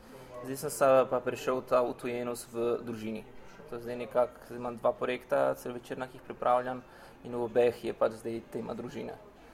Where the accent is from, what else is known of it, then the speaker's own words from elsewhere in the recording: Trieste, Friuli-Venezia Giulia, Italy; moved away as an adult; ker pač sem odraščal v Trstu, ker sem šele pa pri 20-ih prišel v Ljubljano študirati na GRFT, sem enostavno se vsak dan soočil z italijansko kulturo.